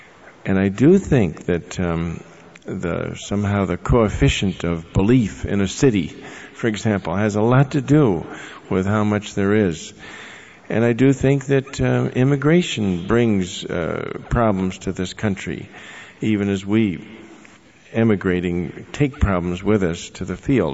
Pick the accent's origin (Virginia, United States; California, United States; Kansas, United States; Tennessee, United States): California, United States; I don't know, I come from California, maybe in other parts of the country, why this is an upsetting subject.